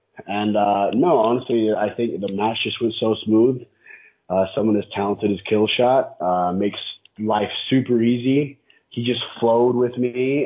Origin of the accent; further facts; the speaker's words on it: Utah, United States; he even came to my home state of Utah and wrestled